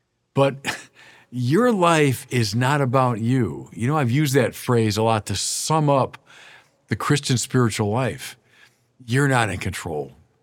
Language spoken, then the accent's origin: English; Chicago, Illinois, United States; now in Rochester, United States; Look, I'm from Chicago, the windy city. I live in Rochester, Minnesota